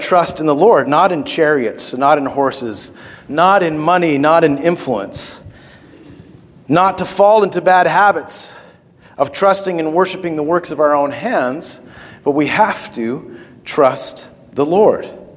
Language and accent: English; Canada; I'm a Canadian.